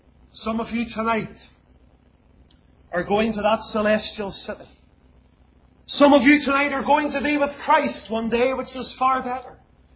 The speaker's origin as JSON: {"language": "English", "town": "Lisburn", "region": "Northern Ireland", "country": "United Kingdom", "tie": "born or raised there", "said": "growing up in Lisburn, and I was working in a big factory at that time"}